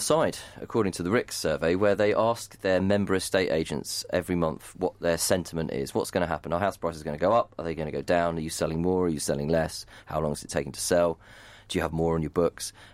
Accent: Harpenden, East of England, United Kingdom; Now, I know this area because I grew up in Harpenden.

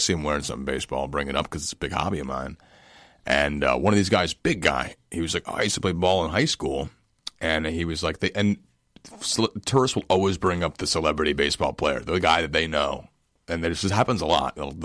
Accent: New York, United States; I'm from New York.

